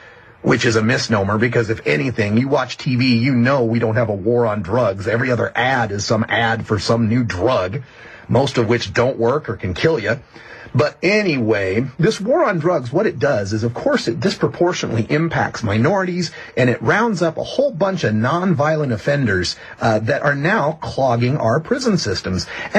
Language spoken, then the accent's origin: English; Oregon, United States; Vermont, Michigan, Connecticut, and my home state of Oregon